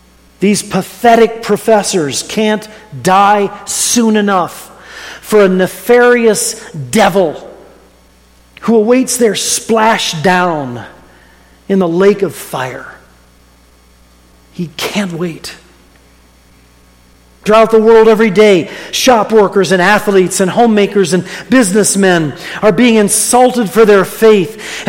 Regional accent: Mansfield, Ohio, United States; The parsonage where I grew up in Mansfield, Ohio, on Brinkerhoff Avenue, it's right across the street from South Park

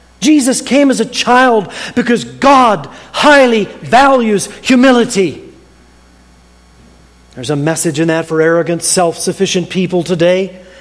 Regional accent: Ohio, United States; Apparently I tend to brag too much about my home state of Ohio.

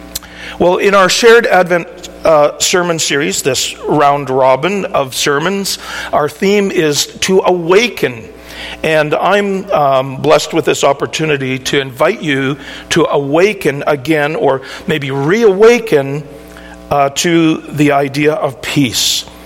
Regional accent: British Columbia, Canada; I grew up on Vancouver Island, and eventually we pastored in a little church in a place called Euclulit.

